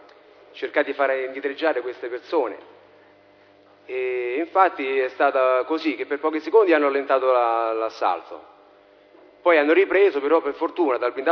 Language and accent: Italian; Florence, Tuscany, Italy; io vengo da Firenze, non conosco bene le strade.